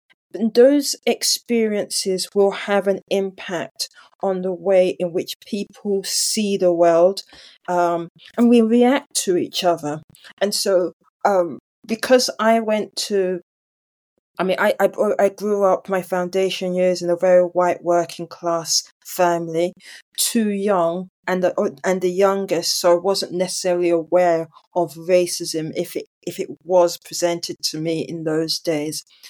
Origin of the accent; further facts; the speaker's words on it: England, United Kingdom; also born or lived in Nigeria; I'm Nigerian, of Nigerian heritage. I'm British by birth. I was born in England, spent my foundation years in England, lived in Nigeria, secondary school, first degree, came back to England.